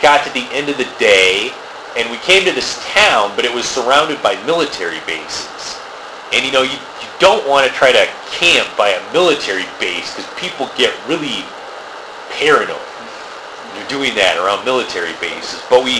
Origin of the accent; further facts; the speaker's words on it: United States; I didn't know how people would react to my being an American.